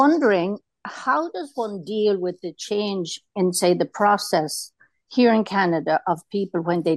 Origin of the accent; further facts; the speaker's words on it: Ireland; But where I grew up in Ireland, you had a wake, then you had the church, then you had the funeral.